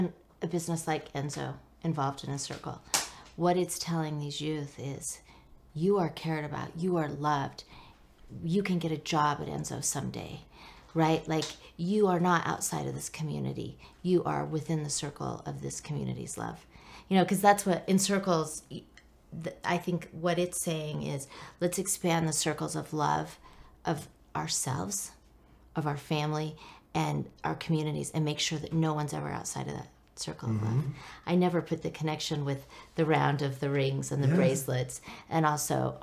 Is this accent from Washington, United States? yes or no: no; Orem, Utah, United States; now in Layton, United States; I grew up in Orem, Utah, never left my bubble until I was 26, I believe.